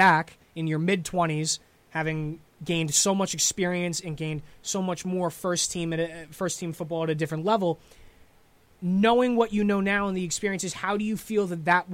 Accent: United States; because as an American, I've traveled a bit

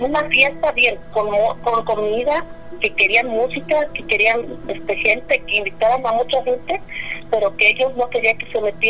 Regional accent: Taxco, Guerrero, Mexico; Yo soy de Taxco y su compadre vivía en Taxco el Viejo, que es como 15 minutos nada más de diferencia.

